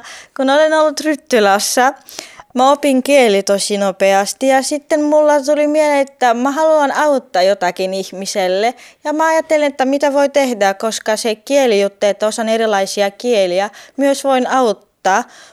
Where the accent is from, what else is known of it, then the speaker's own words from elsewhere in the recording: Bulgaria; now in Finland; olen Bulgariasta kotoisin, olen Bulgarian turkkilainen.